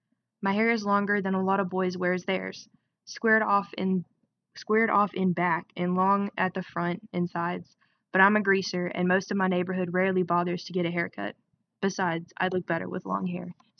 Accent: Tennessee, United States; accent: southern; I'm from Tennessee, so if you pick up on a southern accent at any point, that's probably why. I'm now conscious about my southern accent and I'm like attempting to change it while I'm talking

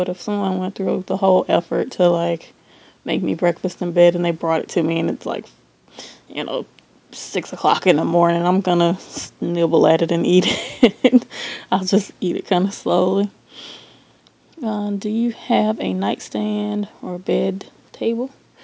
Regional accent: United States; but I'm American, so we don't really, I mean, if I go buy tea, I just buy, what's the name brand?

